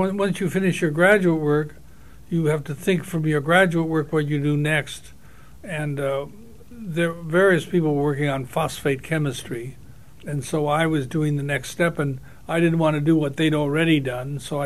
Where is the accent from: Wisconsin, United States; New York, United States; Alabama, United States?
New York, United States; New York City; born there; I was born in Manhattan, yeah.